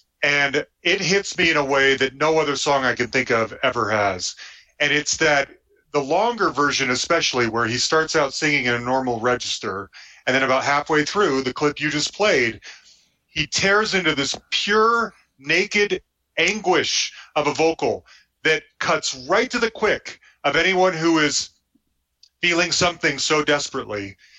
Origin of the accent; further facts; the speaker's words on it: Salt Lake City, Utah, United States; consider I grew up in Salt Lake City, Utah.